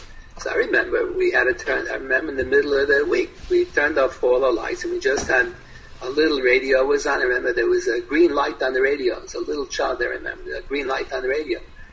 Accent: Pennsylvania, United States; I remember as a little child, we lived in Pennsylvania during the war. I was born in Pennsylvania.

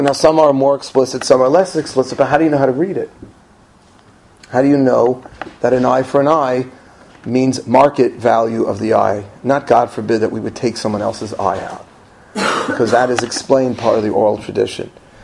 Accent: United States; because we grew up in the United States with a very well-developed legal system

